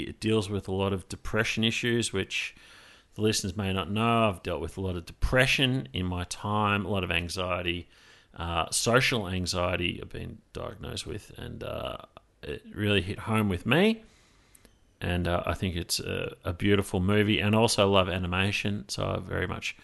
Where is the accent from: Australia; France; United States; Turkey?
Australia; But I don't have it number one because I'm an Australian.